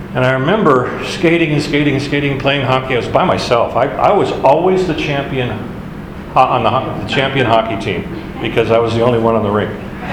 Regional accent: Alaska, United States; growing up in Alaska, I loved to play hockey.

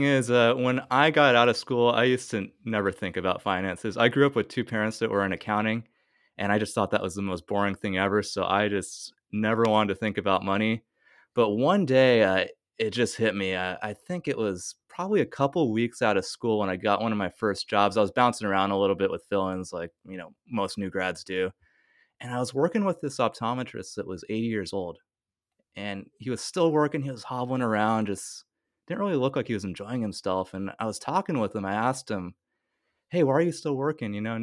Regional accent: Fremont, California, United States; also born or lived in Memphis; I'm originally from Fremont, California.

